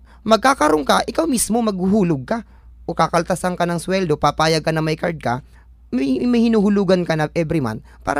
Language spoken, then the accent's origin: Tagalog; Calabarzon, Philippines; tulad sa amin sa Laguna, ang minimum wage doon ay 315 lamang.